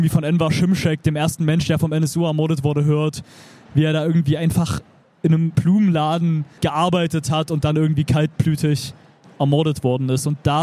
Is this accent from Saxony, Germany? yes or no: yes; Zwickau, Saxony, Germany; wenn ich so an meine Jugend in Zwickau denke, bis heute irgendwie krass prägt, immer wieder krass hin und her gerissen zu sein.